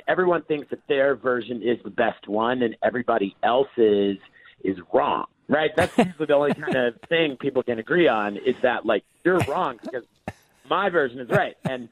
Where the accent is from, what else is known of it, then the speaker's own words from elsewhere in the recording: Oklahoma, United States; And I grew up in Oklahoma, and I grew up making fry bread and eating fry bread with all these old ladies in my family.